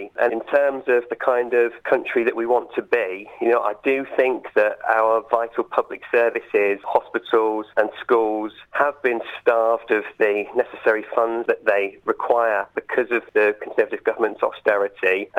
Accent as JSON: {"language": "English", "town": "Poole", "region": "South West England", "country": "United Kingdom", "tie": "born there", "moved": "as an adult", "lives_now": "West Yorkshire, United Kingdom", "said": "As you can tell from my accent, I come from the south of England originally. So I was born in Poole in Dorset. My mum still lives down there. And I've lived in the area since 2008. I moved up to West Yorkshire from south to get a job at Leeds University."}